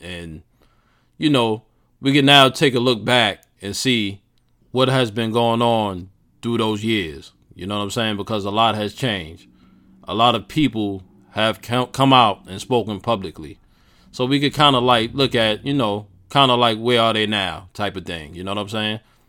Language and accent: English; Queens, New York, United States